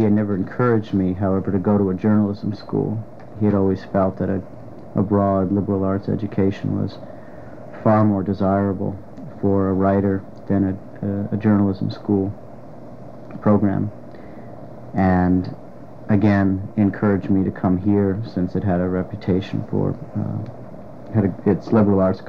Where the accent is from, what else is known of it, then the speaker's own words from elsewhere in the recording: Maryland, United States; also born or lived in Washington, D.C.; I came from Washington, D.C. I was born in Washington, D.C. in 1945, moved to the Maryland suburbs in 1951